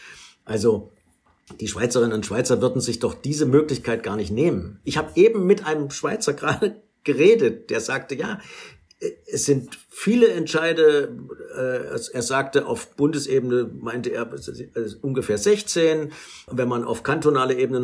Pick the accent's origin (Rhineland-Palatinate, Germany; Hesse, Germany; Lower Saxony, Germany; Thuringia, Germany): Thuringia, Germany; in Thüringen, wo ich herkomme